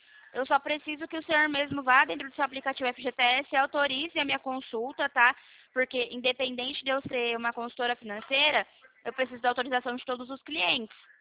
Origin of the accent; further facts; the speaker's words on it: São Paulo, Brazil; Sou de São Paulo, capital.